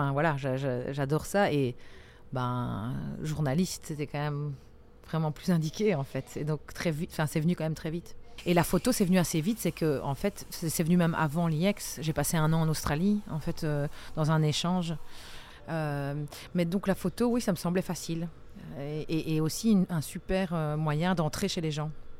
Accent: Gilly, Wallonia, Belgium; Moi, je suis née à Charleroi et j'ai grandi en grande partie à Gilly, justement.

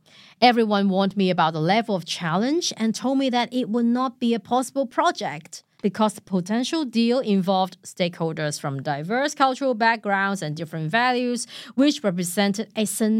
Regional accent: Hong Kong; I was born and raised in the British colonial Hong Kong. Being trilingual allowed me to have the awareness of both Western and Eastern cultures.

